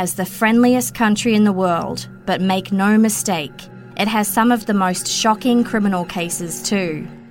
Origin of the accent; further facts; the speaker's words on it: Australia; now in Canada; I'm Australian, but I've been living in Canada for many years.